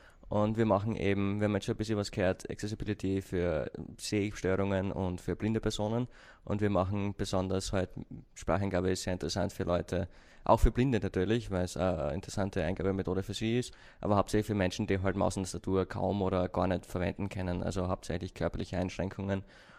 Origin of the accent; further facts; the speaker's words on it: Austria; accent: Austrian; muss aufpassen auf meinen Akzent, ich bin ein Österreicher